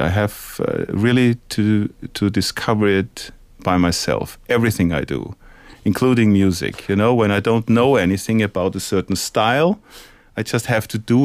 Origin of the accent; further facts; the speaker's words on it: Vienna, Austria; Musically speaking, it's my hometown. It's my roots.